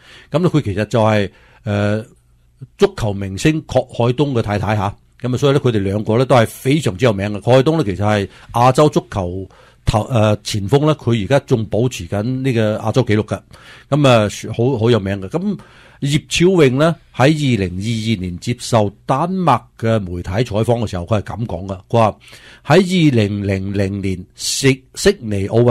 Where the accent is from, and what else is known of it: Guangdong, China